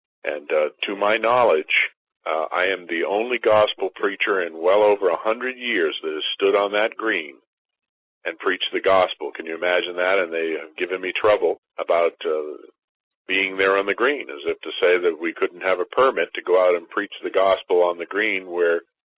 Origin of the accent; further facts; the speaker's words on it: Lexington, Massachusetts, United States; I have family that own property right there in Lexington. I grew up in Lexington.